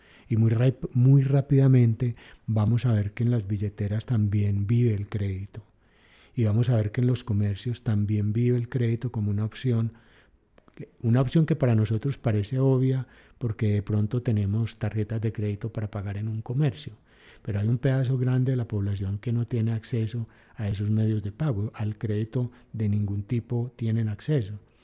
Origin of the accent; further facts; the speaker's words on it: Colombia; nos movemos como colombianos